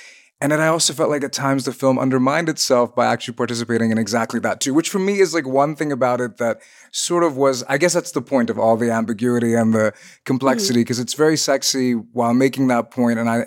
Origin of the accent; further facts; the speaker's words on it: Fire Island, New York, United States; instead of getting into all of my, you know, insecurities and anxieties growing up around Fire Island